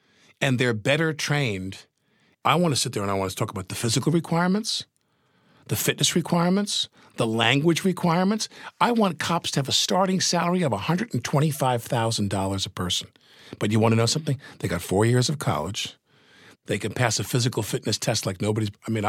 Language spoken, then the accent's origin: English; Massapequa, New York, United States; I'm from Massapequa, which is the NYPD Riviera.